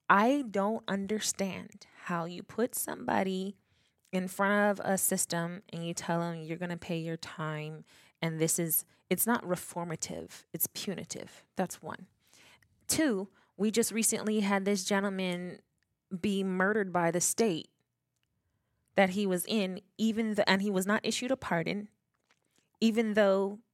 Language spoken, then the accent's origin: English; Bermuda; We're a British overseas independent territory.